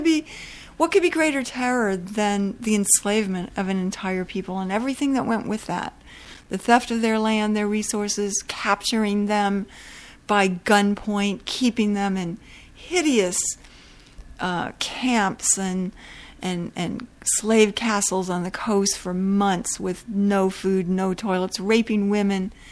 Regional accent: New Albany, Indiana, United States; I know my hometown in southern Indiana, which was a so-called free state, was bordering, you know, was on the Ohio River, facing Louisville, Kentucky

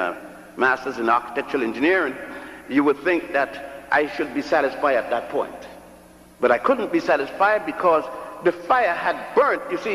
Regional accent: Puerto Rico; also born or lived in Ethiopia / Virgin Islands / Cuba / Brazil; I was born in Ethiopia, grew up in Puerto Rico and the Virgin Islands, and Cuba and Brazil.

